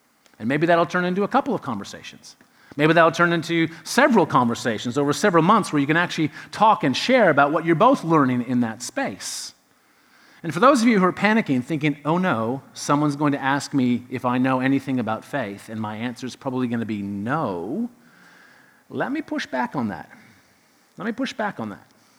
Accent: Canada; I'm from Canada.

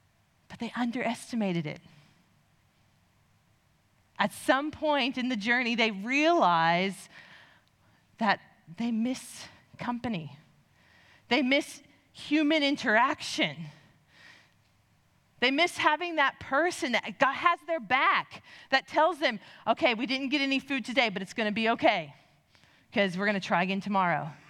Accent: United States; now in Australia; I grew up in the U.S. You can probably tell by my accent.

